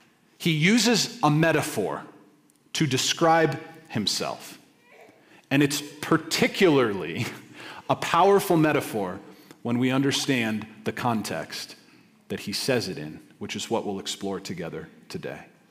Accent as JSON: {"language": "English", "region": "Colorado", "country": "United States", "tie": "born or raised there", "said": "I was born and raised in Colorado."}